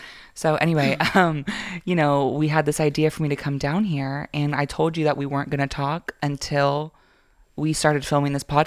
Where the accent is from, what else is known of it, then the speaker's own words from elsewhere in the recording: Florida, United States; Like, you know, I grew up in Florida, the South as well.